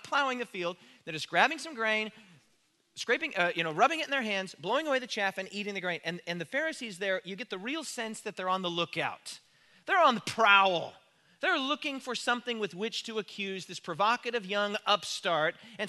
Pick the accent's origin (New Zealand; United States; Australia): United States; Wyoming; I grew up in Wyoming, and my grandfather had a large farm that was just over the border in Nebraska